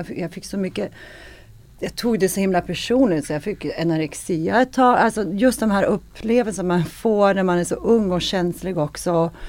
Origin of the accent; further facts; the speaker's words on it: Skellefteå, Västerbotten County, Sweden; also born or lived in Ljusdal / Umeå / Bollnäs; Jag är född upp i Skellefteå i Norrland. Sen flyttade vi runt ganska mycket med familjen. Men jag bodde i Ljusdal, jag bodde i Innetal, jag bodde i Umeå, Skellefteå, Ljusdal, Bollnäs.